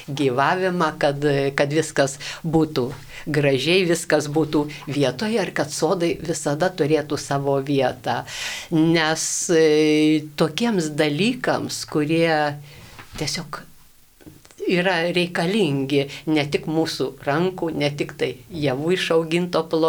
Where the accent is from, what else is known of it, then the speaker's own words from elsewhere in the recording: Aukštaitija, Lithuania; aš į savo vaikystės, kurį laiką, kol augau, Aukštaitijoje tik buvo toks dalykas